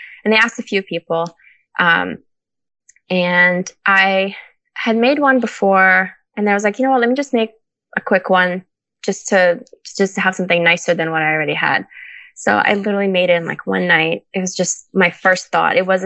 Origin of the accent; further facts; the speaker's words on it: Ukraine; also born or lived in Brooklyn; because I'm from Ukraine and Brooklyn, so we don't do lawn signs.